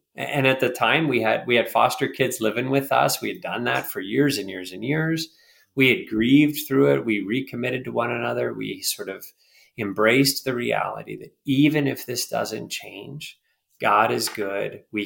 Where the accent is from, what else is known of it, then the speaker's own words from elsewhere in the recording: Pennsylvania, United States; I was a sexually abused little boy growing up in Pennsylvania.